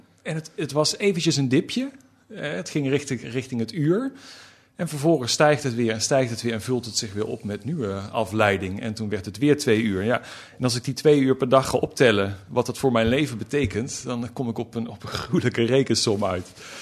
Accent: Limburg, Netherlands; Dat las ik al in de bibliotheek in Noord-Limburg, waar ik vandaan kom.

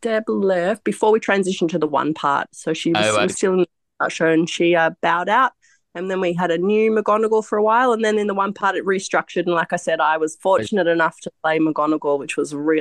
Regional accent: Melbourne, Victoria, Australia; born there; also born or lived in Florence, Italy; Italian in my roots, but I was born back here in Melbourne.

